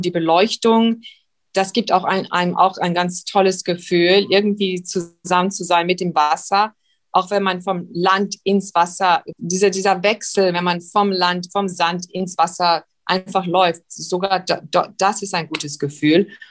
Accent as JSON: {"language": "German", "country": "South Africa", "tie": "born or raised there", "said": "Ich bin in Südafrika aufgewachsen, bin ja dort auf die deutsche Schule gegangen"}